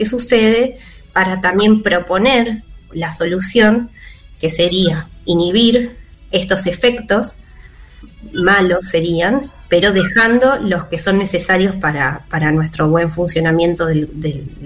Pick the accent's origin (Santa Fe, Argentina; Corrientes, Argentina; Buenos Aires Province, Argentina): Buenos Aires Province, Argentina; Mar del Plata; tengo una tía que es bióloga, que pues yo soy de Mar del Plata, entonces tuve que viajar y vine a conocer distintas universidades